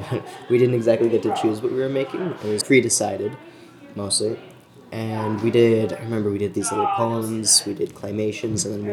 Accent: Sonora Island, British Columbia, Canada; I'm just going to say that I'm from Sonora Island. I've been up there the past 4 years, but it feels like a lifetime that I've been up there my whole life.

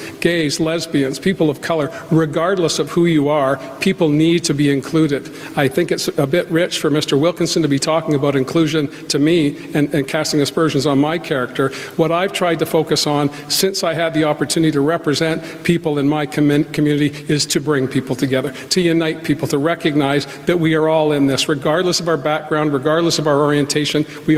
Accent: British Columbia, Canada; we need to tell the stories about who we are as British Columbians. That's what I grew up learning

